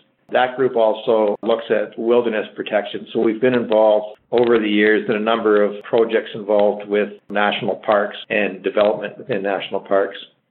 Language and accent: English; Toronto, Ontario, Canada; For me, I was born and raised in Toronto, a big city kid, but I knew pretty quickly I wanted to get out of that.